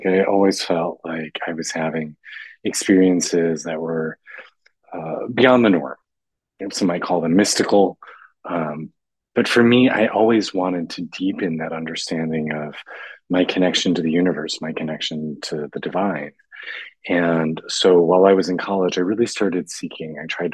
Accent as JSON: {"language": "English", "town": "Chicago", "region": "Illinois", "country": "United States", "tie": "born or raised there", "also_born_or_lived": "Maryland / Los Angeles / Florida", "lives_now": "Washington, D.C., United States", "said": "I live in Washington, D.C. right now. I grew up in Chicago and I've lived a few different places. I've lived in Maryland, Los Angeles, Florida, and now Washington, D.C."}